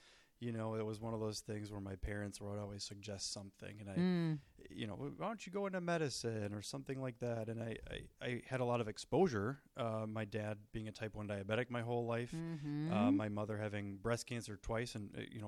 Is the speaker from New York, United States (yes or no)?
no; De Pere, Wisconsin, United States; So, I grew up in DePeer, so I'm from the area. Did my undergraduate down in Missouri and then came back home.